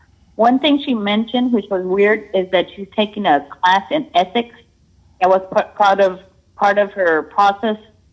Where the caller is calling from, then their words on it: San Antonio, Texas, United States; Hi, this is … I'm in San Antonio, Texas.